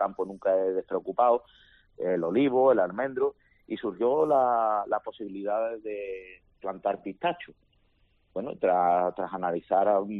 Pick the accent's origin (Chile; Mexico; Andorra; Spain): Spain; Cádiz, Andalusia; now in Seville, Spain; que nosotros vivimos más en Sevilla por motivos laborales, pero bueno, nos sentimos de Cádiz y somos gaditanos 100%